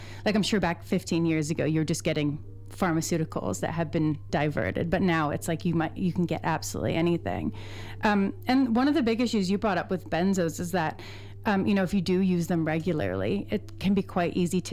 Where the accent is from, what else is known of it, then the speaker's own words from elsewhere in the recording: Canada; now in New Zealand; I was surprised when I came to New Zealand from Canada